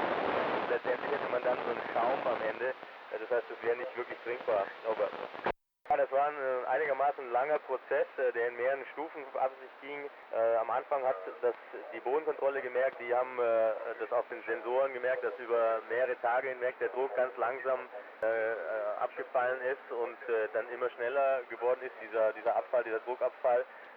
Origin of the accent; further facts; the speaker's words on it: Künzelsau, Baden-Württemberg, Germany; also auch Künzelsau, wo ich herkomme